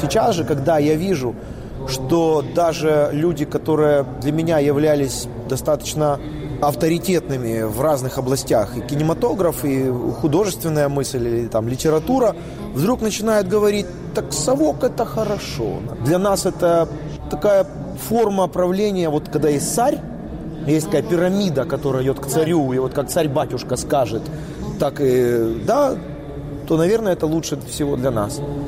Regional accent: Kyiv, Ukraine; Я русскоязычный киевлянин, который и дедушки, и бабушки все были русскоязычными и так далее. Я владею украинским языком, пишу на нем

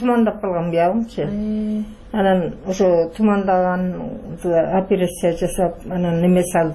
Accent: Jeti-Oguz, Issyk-Kul Region, Kyrgyzstan; Жетөгүздөн келдим, 81 жаштамын.

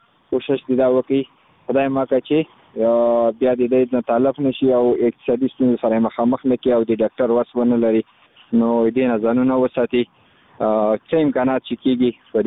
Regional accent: Khost, Afghanistan; زه خو د خوست ولایت مربوط یم مرکز او سیدون کایما

